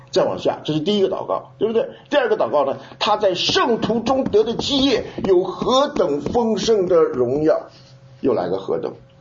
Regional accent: China; 圣经讲到这永远的事情，从来不是像我们中国人讲成仙得道一样

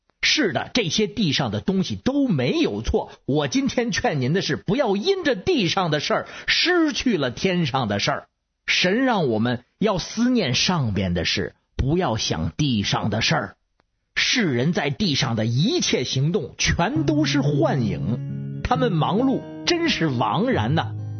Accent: Beijing, China; 我是北京的

